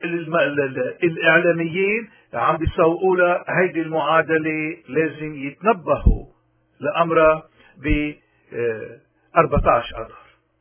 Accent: Lebanon; لأنه ساعتها منكون عم نغرق كلبنانيين أحرار وسياديين ومن كل الطوائف

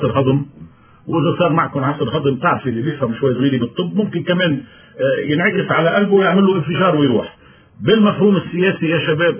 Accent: Lebanon; ما حدا منا كلبنانيين مقتنع

